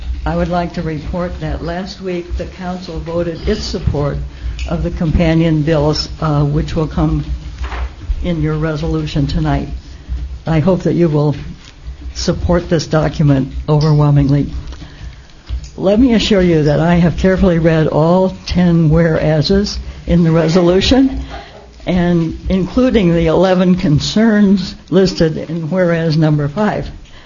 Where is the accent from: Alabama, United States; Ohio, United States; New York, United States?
New York, United States; Dryden; from Dryden.